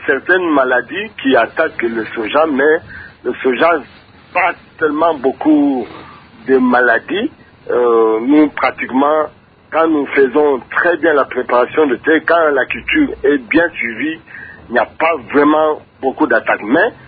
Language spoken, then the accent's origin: French; Kongo Central, DR Congo; comme chez nous au Congo central ici